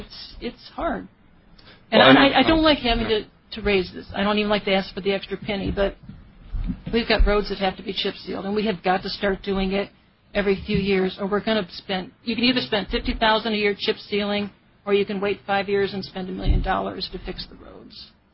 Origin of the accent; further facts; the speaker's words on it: Detroit, Michigan, United States; And for me, I grew up in Detroit, and everybody made good money.